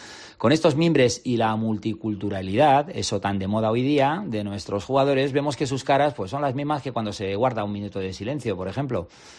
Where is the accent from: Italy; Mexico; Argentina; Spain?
Spain; Qué diferentes y singulares somos los españoles, ¿verdad?